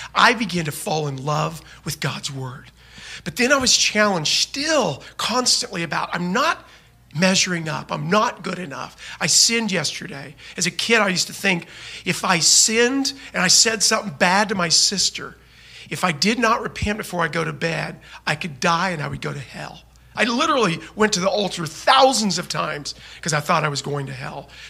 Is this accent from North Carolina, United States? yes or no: no; Oklahoma, United States; But I'm from Oklahoma, and I was raised in an amazing Christian home.